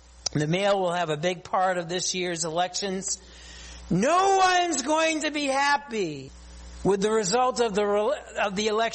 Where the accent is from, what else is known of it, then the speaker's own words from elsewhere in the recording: United States; Of course, one of the concerns I have as an American, I have a concern regarding this election coming up.